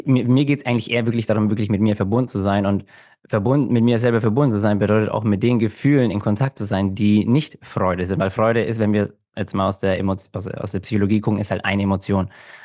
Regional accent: Mexico; now in Germany; Ich habe dir erzählt, ich komme ja eigentlich aus Mexiko

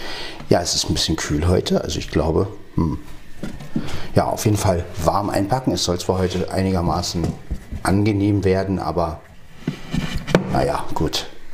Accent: Berlin, Germany; now in Brandenburg, Germany; also ich komme ja aus West-Berlin, jetzt lebe ich ja wie gesagt in Brandenburg

